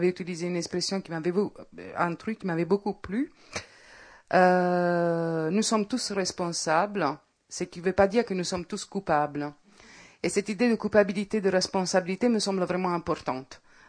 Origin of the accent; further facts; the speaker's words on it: Italy; je ne mets presque jamais les pieds dans mon pays d'origine